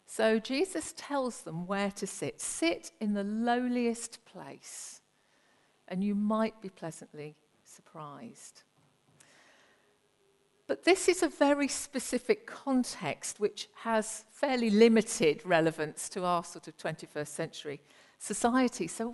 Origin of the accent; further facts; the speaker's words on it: England, United Kingdom; I like order and structure, and I'm English, so I like all potential for misunderstanding and awkwardness and embarrassment to be completely removed from every social situation